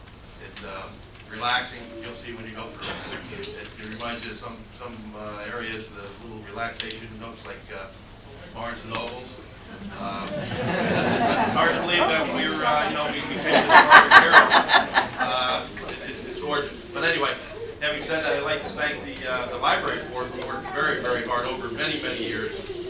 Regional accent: Carroll, United States; This morning, I was born and raised in Carroll, and this is my third library.

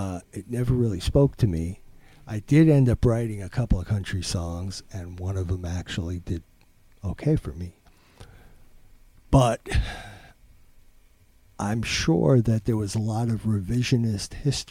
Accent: New York City, New York, United States; Growing up in Brooklyn in the 60s, when country music for me was associated with the segregationist South.

